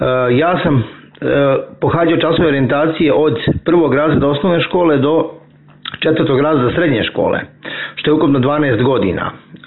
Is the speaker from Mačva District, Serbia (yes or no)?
yes; Koceljeva, Mačva District, Serbia; born there; also born or lived in Zemun; jer sam rođen u Srbiji, u Koceljevi, mjestu između Šapca i Valjeva.